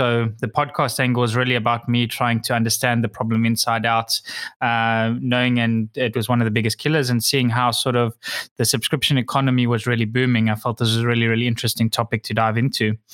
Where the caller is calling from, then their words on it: Cyprus; I'm actually in Cyprus